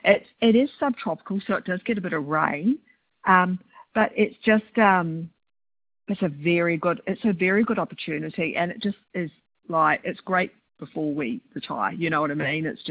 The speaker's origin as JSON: {"language": "English", "country": "New Zealand", "accent": "Kiwi", "said": "Sorry, it's probably my Kiwi accent."}